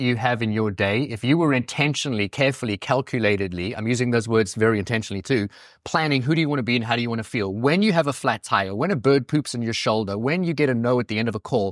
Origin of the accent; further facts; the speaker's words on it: East Coast, United States; It's because I'm from the East Coast and we're obviously in LA.